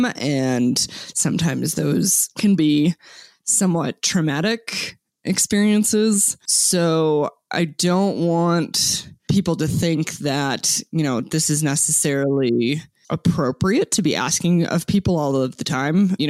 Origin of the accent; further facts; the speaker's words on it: Arizona, United States; I was born and raised in Arizona as a non-native person.